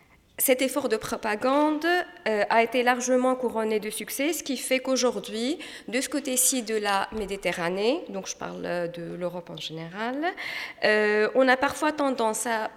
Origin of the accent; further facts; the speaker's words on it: Tunisia; je suis tunisienne mais je suis belge aussi